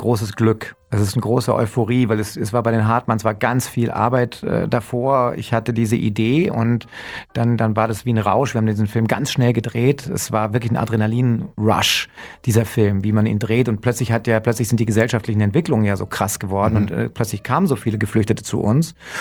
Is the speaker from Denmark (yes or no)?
no; Munich, Bavaria, Germany; und ich bin Münchner